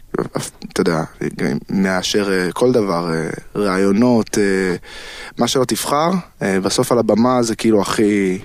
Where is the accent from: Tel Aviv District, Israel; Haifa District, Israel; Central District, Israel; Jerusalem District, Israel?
Tel Aviv District, Israel; Neve Monosson; וואי, הרבה זמן לא הייתי במגרש בנווה מונסון, אבל כן, שם גדלתי.